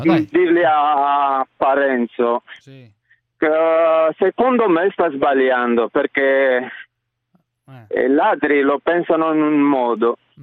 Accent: Romania; Sono romeno.

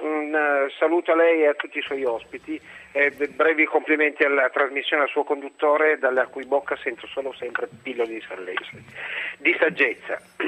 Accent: Piedmont, Italy; io sono cresciuto in Alta Val di Susa, adesso purtroppo non ci vivo più, però la frequento molto frequentemente.

